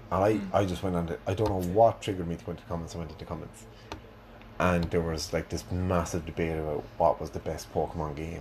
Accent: Ireland; in Ireland in the '90s, Rugrats was always on after Bosco when you went home from school.

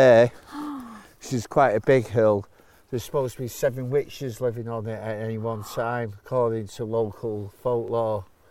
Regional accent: Salford, North West England, United Kingdom; obviously, growing up in Salford, it was like

